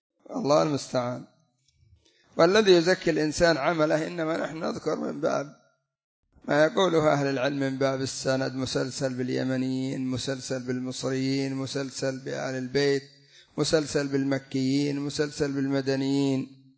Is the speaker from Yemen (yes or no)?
yes; Yemen; لا سيما عندنا في اليمن أصحاب معهد القضاء الأعلى